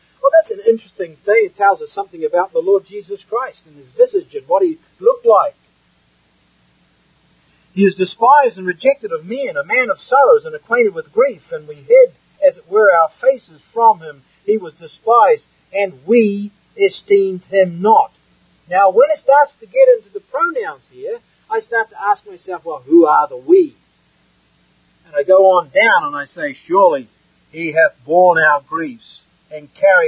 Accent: New Zealand; I come from New Zealand, for those that don't know

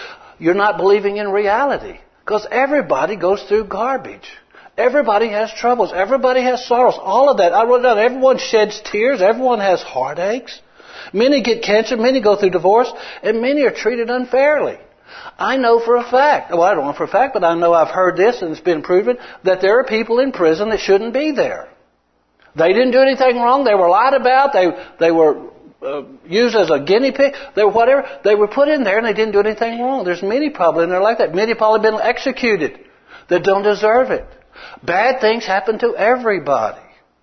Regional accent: Odessa, Texas, United States; I was born and raised in Odessa. Lived on the south side, 1109 Wilson.

